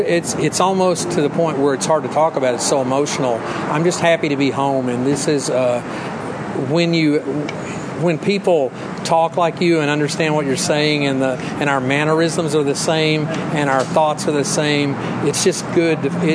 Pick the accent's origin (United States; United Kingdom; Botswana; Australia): United States; Texas; growing up in Texas, and I was always an Aggie supporter as a kid